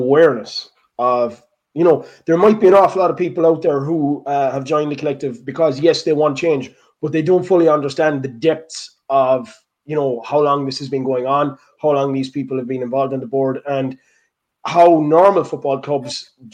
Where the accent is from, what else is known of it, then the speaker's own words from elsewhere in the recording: Ireland; obviously I'm being biased a bit because I'm Irish